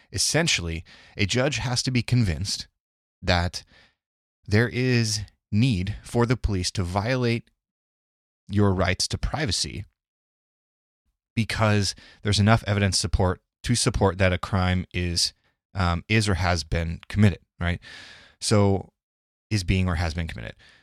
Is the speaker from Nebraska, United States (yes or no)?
yes; Omaha, Nebraska, United States; And then I also want to touch on a case from my hometown, Omaha, Nebraska, where Jake Gardner, a bar owner, shot and killed a young man named James Scurlock.